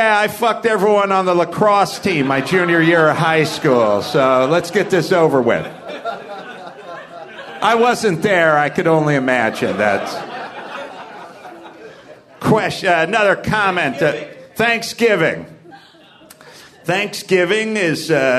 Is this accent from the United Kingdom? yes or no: no; California, United States; We got rules, because I'm from California, right?